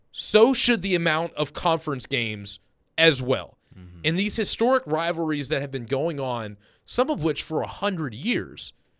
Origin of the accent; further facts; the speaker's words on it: Louisville, Kentucky, United States; I grew up in Louisville. I grew up, you know, really following the Big East, and when they moved over to the ACC, that was more or less what I kept up with.